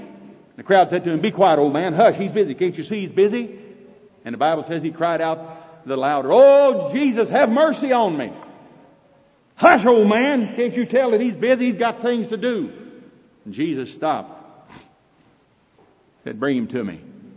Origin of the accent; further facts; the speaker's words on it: Oklahoma, United States; accent: Oklahoma; That's sort of a loose translation. That's Oklahoma English. By the way, accent. Thank you, John. Is my accent bothering you?